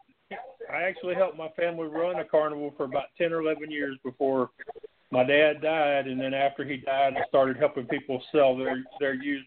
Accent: Houston, Texas, United States; No, I'm from Houston, but I did go and spend 2.5 weeks in New York, yes.

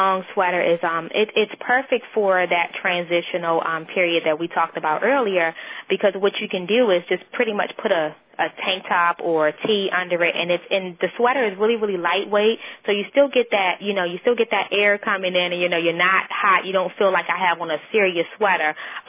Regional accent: Washington, District of Columbia, United States; Then I'm back in my hometown, D.C., from the 20th to the 21st.

